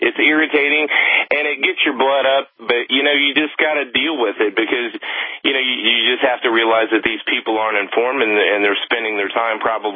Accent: Kettering, Ohio, United States; now in France; since I'm from Kettering, Ohio, originally living in France now

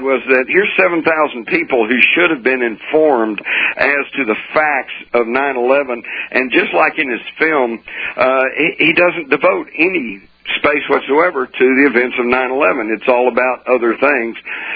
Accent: Texas, United States; And by the way, as fellow Texan, let me tell you my biggest gripe about George W. Bush.

